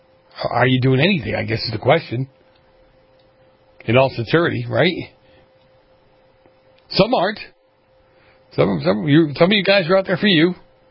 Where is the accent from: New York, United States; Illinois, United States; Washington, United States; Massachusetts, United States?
Massachusetts, United States; I know I grew up not in Martha's Vineyard, obviously, but I grew up in Massachusetts, right?